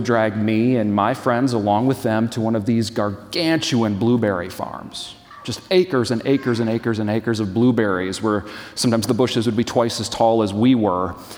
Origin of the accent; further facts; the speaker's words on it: Michigan, United States; also born or lived in Madison; I grew up in West Michigan. I was born in Madison, but grew up in West Michigan.